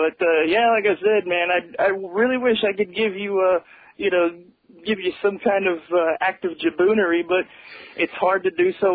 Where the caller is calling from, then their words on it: Miami, Florida, United States; I'm calling you from Miami, Dick.